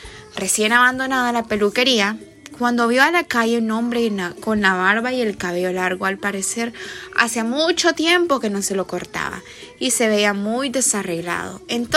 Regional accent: El Salvador; del Salvador, creo que ya me has escuchado antes

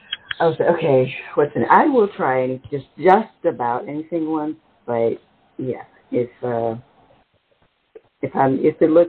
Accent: New Orleans, Louisiana, United States; And I'm from New Orleans originally, so no frog legs, no turtle.

